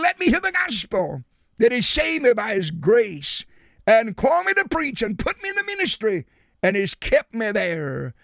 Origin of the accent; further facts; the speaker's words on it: United States; And I'm glad I'm an American. I'm glad I'm part of that people that makes up this great nation of ours.